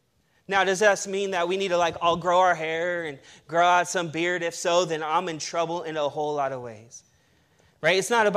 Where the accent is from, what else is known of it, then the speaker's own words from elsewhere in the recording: the South, United States; I grew up in the South, and then, like, you're born Christians there.